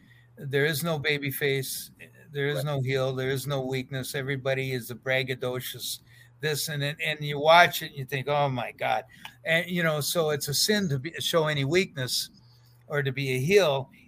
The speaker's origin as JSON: {"language": "English", "town": "White Bear Lake", "region": "Minnesota", "country": "United States", "said": "I'm a local guy. I said, you know, I'm from White Bear Lake, went to the University of Minnesota"}